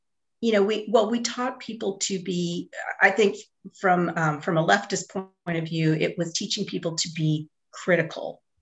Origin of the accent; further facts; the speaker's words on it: San Leandro, California, United States; And I think of like my experience growing up in the 70s in the San Francisco Bay Area. And even though I grew up in San Leandro, I had a lot of influence.